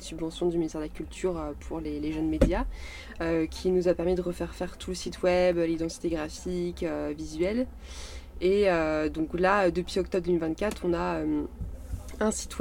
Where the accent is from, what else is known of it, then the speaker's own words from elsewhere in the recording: Brittany, France; étant donné que je suis bretonne